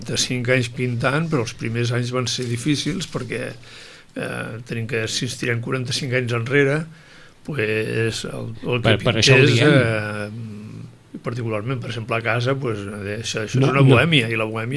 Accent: El Masnou, Catalonia, Spain; Soc del Masnou, sí.

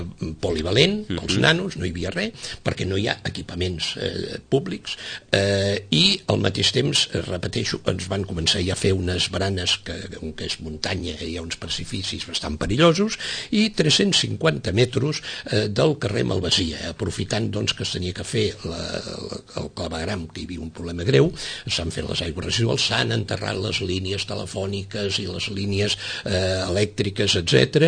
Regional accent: Sitges, Catalonia, Spain; jo soc fill de Sitges i porto ja uns quants quants anys de la meva vida.

